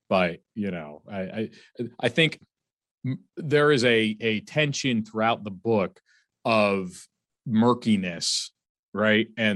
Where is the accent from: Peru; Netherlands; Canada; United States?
United States; Hope Mills, North Carolina; He liked me because I'm from Hope Mills, 30 minutes down the road.